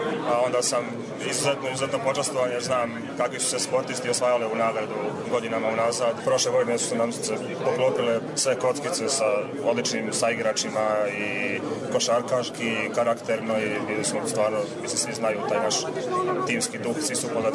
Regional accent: Republika Srpska, Bosnia & Herzegovina; ja sam kao sportista iz Republike Srpske isplivao tu

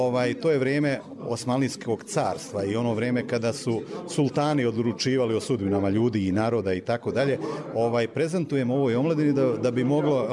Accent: Republika Srpska, Bosnia & Herzegovina; born there; Ja sam rodom iz doline rijeke Drine

